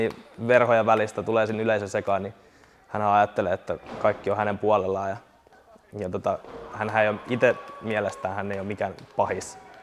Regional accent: Rauma, Satakunta, Finland; että mä oon Raumalta. Ja kyllähän se murteestakin moni aina huomauttaa siitä

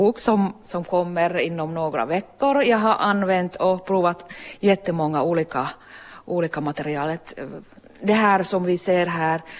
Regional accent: Savonia, Finland; Swedish is a second language; Jag är från Savolax och svenska är inte min kanske den starkaste, men jag gjorde det.

